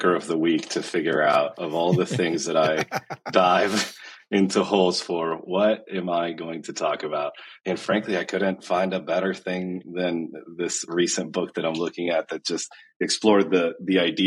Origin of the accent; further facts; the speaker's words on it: Argentina; now in United States; I was born and raised in Argentina. My family immigrated to Ohio directly. There were no in-betweens in 1999. So most of my life has now been in the U.S.